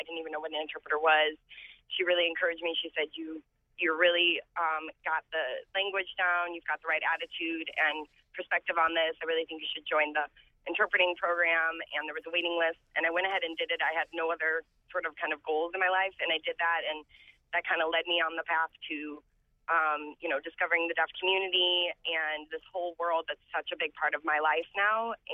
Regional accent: St. Louis, Missouri, United States; I'm from St. Louis.

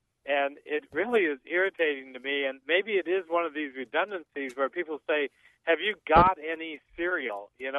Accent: Detroit, Michigan, United States; No, I grew up in Detroit.

